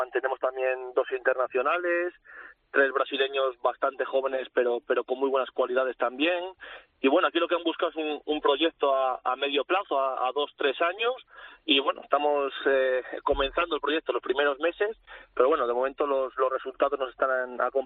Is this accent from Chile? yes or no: no; León, Castile and León, Spain; yo soy de León, con lo cual sé de lo que me habla